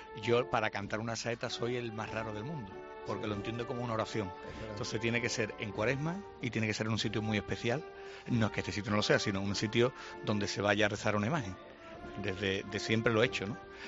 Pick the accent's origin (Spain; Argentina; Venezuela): Spain; Seville, Andalusia; Yo siempre en Semana Santa canto en mi tierra, en Sevilla capital